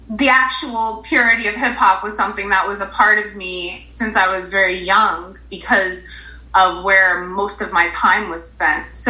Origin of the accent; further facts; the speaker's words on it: Paterson, New Jersey, United States; you know, growing up in Paterson, essentially.